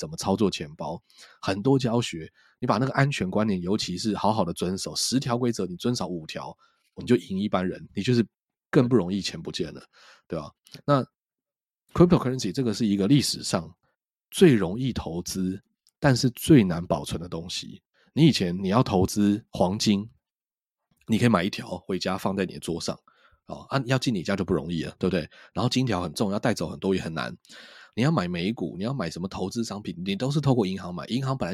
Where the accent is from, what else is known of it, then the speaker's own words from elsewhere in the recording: Taiwan; 我们台湾这边就有一个 best practice